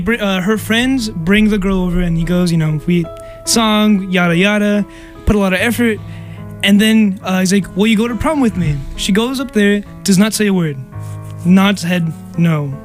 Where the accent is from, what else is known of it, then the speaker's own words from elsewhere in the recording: Los Angeles, California, United States; So, for anyone who doesn't know, I'm from Los Angeles area.